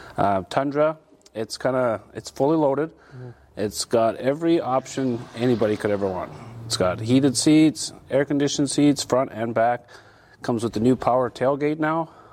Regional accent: Canada; I'm a Canadian, so it's in my blood.

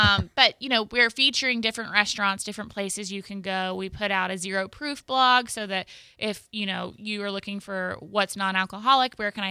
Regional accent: Fort Walton Beach, Florida, United States; I grew up in Fort Walton, so the Thunderbirds are, you know, that's where they're from.

